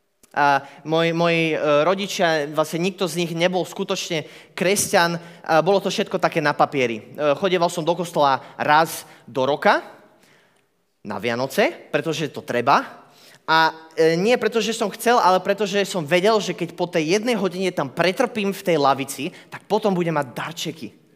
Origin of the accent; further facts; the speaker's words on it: Bratislava, Bratislava Region, Slovakia; Som odtiaľto z Bratislavy, mám 23 rokov